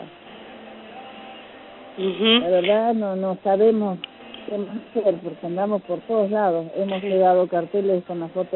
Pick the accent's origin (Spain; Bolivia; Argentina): Argentina; Santa Fe; Nosotros somos de Santa Fe